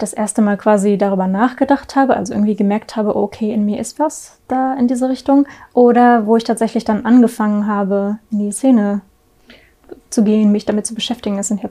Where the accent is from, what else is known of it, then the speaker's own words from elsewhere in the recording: Lower Saxony, Germany; Aus der Nähe von Hannover.